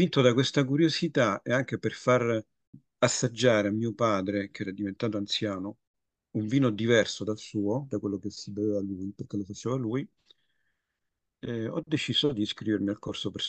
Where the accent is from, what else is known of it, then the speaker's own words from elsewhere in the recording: Sicily, Italy; Mi sono sempre dedicato con particolare attenzione ai vini della mia terra, quindi della Sicilia.